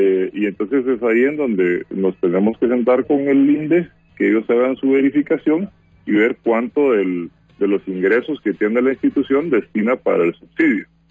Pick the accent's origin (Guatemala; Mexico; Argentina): Guatemala; ese beneficio viene en parte por eficiencia de activos que tenemos como guatemaltecos